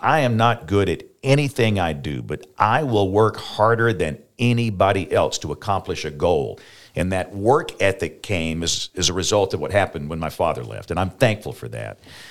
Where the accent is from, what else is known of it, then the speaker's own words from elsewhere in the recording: Greenville, Alabama, United States; also born or lived in Tuscaloosa; move to this nasty-sounding place called Tuscaloosa. And so as an older child, I grew up there, but I am from Greenville, and we'd go in and finish high school there.